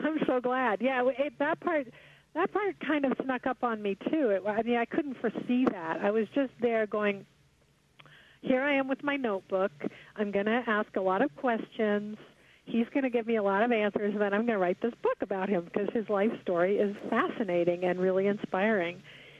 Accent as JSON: {"language": "English", "region": "Scotland", "country": "United Kingdom", "tie": "born or raised there", "said": "Yeah, I grew up in Scotland as a child, and that's very Presbyterian."}